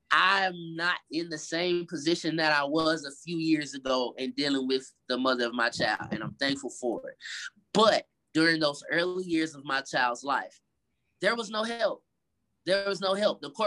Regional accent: Atlanta, Georgia, United States; now in Las Vegas, United States; I am from Atlanta. I'm from the Black Mecca of the United States.

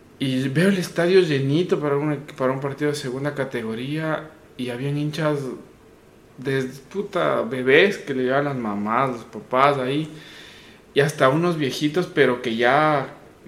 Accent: Ambato, Tungurahua, Ecuador; tengo 28 años, estudié gastronomía en Quito, soy de Ambato, soy un guaitambo, digamos así.

